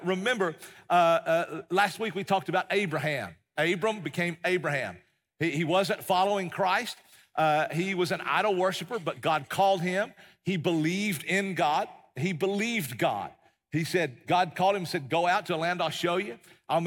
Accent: Tennessee, United States; I grew up in East Tennessee and a small town, a small farming town in East Tennessee.

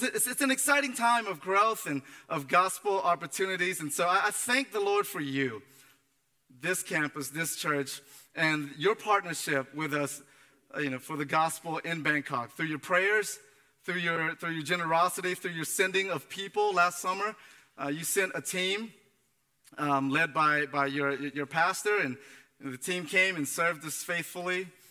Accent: Antioch, Tennessee, United States; This is home for me, Middle Tennessee. As I mentioned, I grew up in Antioch, went to Middle Tennessee State, and then transitioned over to Memphis for ministry for about 10 years

